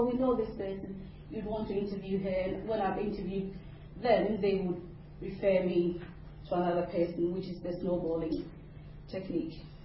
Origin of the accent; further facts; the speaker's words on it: Ghana; and I come from Ghana, which is there on the coast, on the Atlantic coast.